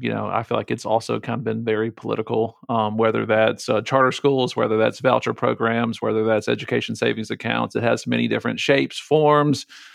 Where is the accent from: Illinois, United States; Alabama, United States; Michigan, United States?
Alabama, United States; I came from a big accounting firm in Atlanta. I grew up here in Baldwin County.